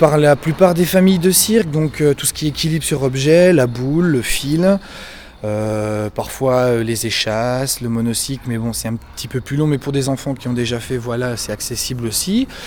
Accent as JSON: {"language": "French", "region": "Bourgogne-Franche-Comté", "country": "France", "tie": "born or raised there", "also_born_or_lived": "Lille", "said": "Je viens de Bourgogne. Voilà, je viens de Bourgogne, j'ai passé la plupart de ma vie là-bas, j'ai fait un petit passage sur Lille aussi, la région lilloise pendant un petit moment."}